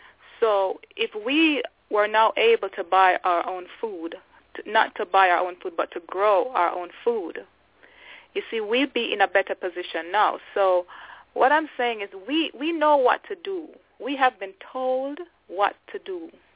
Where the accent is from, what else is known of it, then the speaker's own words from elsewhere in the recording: Jamaica; I'm from Jamaica.